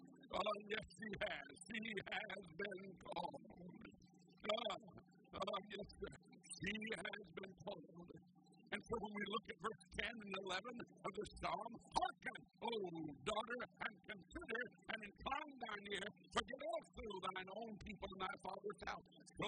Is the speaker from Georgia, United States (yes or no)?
yes; Georgia, United States; born there; now in Tulsa, United States; You know, I was born way down in Georgia.